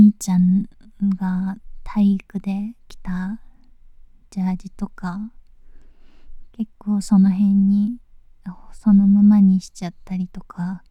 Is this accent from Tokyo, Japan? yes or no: yes; Tokyo, Japan; 出身は東京都です。